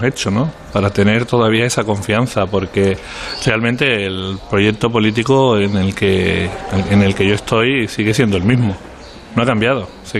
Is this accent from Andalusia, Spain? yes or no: yes; Sanlúcar de Barrameda, Andalusia, Spain; lo siento, yo soy sanluqueño, soy gaditano y allí tampoco se está mal